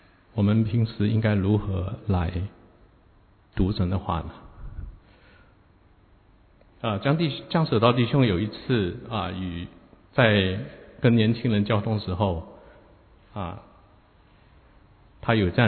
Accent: China; 我想我们从大陆来有点年龄的人都应该知道当时的这种情况

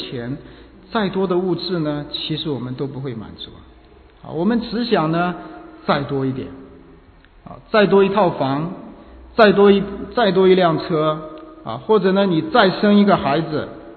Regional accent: China; 我想我们很多都是从国内过来的啊，我想我们很多，我们从小呢我们就受这个无神论的影响啊

